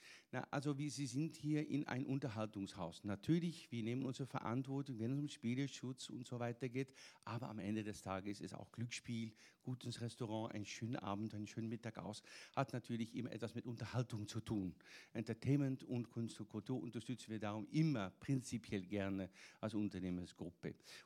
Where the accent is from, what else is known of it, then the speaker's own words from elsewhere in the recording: Netherlands; Also ich bin aufgewachsen in den Niederlanden, wie gesagt